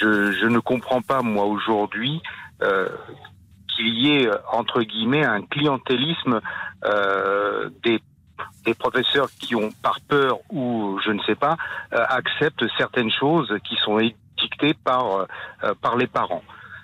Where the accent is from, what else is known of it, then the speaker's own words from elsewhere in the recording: France; je suis né en France, donc j'ai étudié depuis la maternelle ici.